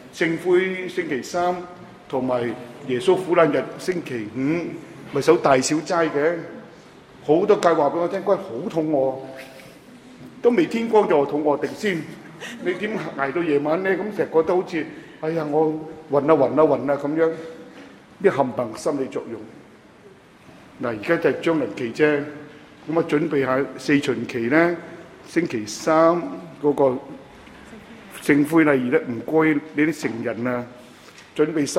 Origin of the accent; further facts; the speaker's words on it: Hong Kong; 係我哋香港人去到咩？